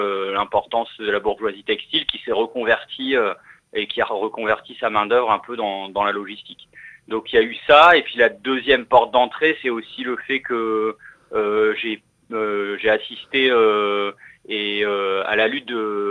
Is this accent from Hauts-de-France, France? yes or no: yes; Lille, Hauts-de-France, France; en tant que Lillois de l'étape